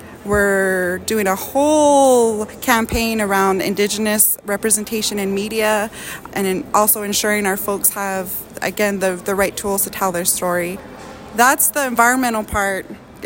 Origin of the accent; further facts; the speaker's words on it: New Mexico, United States; I'm originally from Chachalta, New Mexico, which is 20 miles south of Gallup.